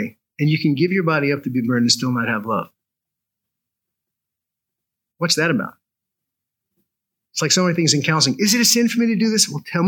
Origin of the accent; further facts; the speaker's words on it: New York, United States; Like, we were first married, and you know, I grew up in New York, and my mom taught me manners.